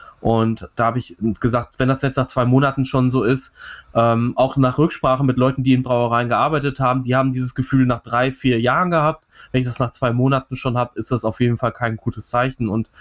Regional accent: Bochum, North Rhine-Westphalia, Germany; born there; jetzt Bochum, meiner Geburtsstadt auch tatsächlich, muss ich ja sagen. Hier ist … vor 30 Jahren im St. Elisabeth Krankenhaus geboren worden.

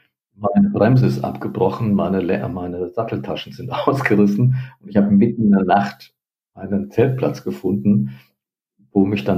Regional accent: Hesse, Germany; Und ich bin dann beginnend durch Nordhessen, wo ich aufgewachsen bin, dann nach Aachen und so weiter bis nach Berlin gelaufen.

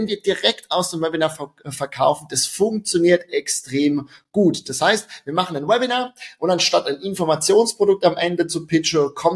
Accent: Rhineland-Palatinate, Germany; accent: Palatine; Wie du unschwer in meinem Dialekt hörst, bin ich Pfälzer und das ist auch gut so.

